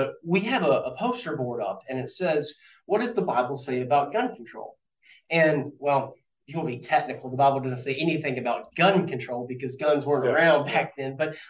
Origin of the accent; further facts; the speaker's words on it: the South, United States; And growing up in the South and everything, you know, you grew up around guns and shooting.